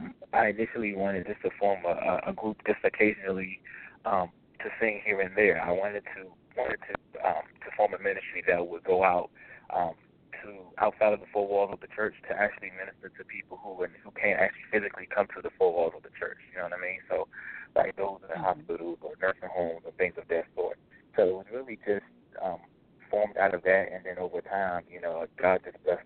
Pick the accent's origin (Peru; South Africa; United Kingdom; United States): United States; Washington, District of Columbia; We are from the Washington, DMV area, Washington, D.C., DMV area.